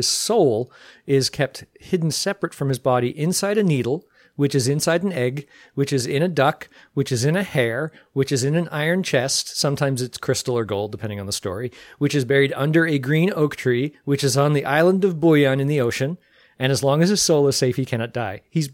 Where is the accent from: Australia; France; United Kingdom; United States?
United Kingdom; England; we're both English, so of course we're going to have schoolboys.